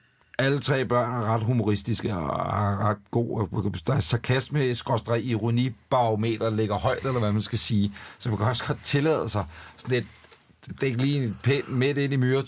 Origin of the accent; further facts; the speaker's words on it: Ølstykke, Capital Region of Denmark, Denmark; Nu bor vi så også i en storby, ikke? Der er nok forskel på, at ude i Ølstykke, hvor jeg kommer fra